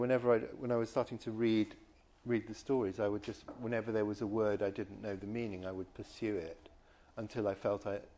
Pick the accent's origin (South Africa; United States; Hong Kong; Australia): Hong Kong; No, because I grew up in Hong Kong.